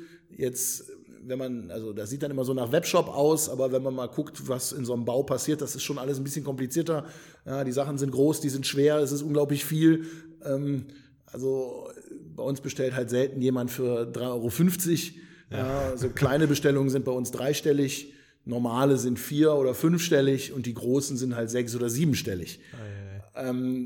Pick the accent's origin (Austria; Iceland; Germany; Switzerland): Germany; Eschweiler, North Rhine-Westphalia; Ich bin jetzt 35, bin 15 Kilometer östlich in Eschweiler aufgewachsen